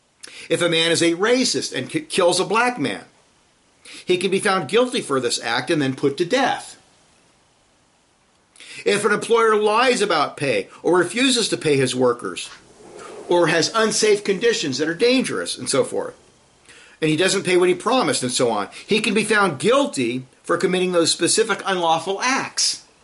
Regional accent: California, United States; now in Philadelphia, United States; Now, I was raised in California, and there were a few blacks around, African-Americans around, and we played with them, and we were friends with them, and it was no big deal.

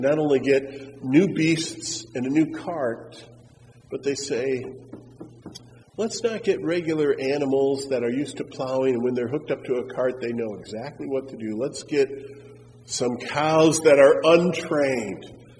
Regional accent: Wisconsin, United States

